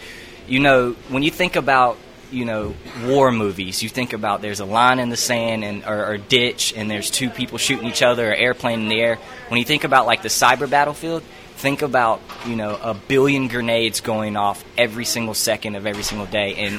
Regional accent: Rock Hill, South Carolina, United States; So born and raised in Rock Hill.

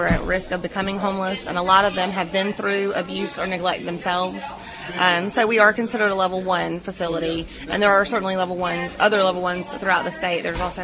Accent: Rock Hill, South Carolina, United States; So I am a local. I'm from Rock Hill. I graduated from Northwestern High School, and then I stayed in town to go to Winthrop.

